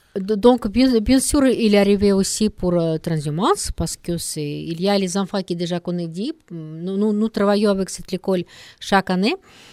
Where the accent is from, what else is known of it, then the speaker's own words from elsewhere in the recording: Russia; French is a second language; il est connu plus comme chez nous en Russie